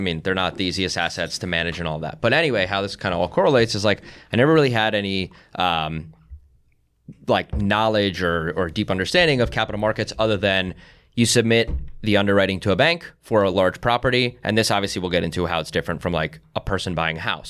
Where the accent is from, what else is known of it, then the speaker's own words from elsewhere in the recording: Philadelphia, Pennsylvania, United States; I am from Philadelphia.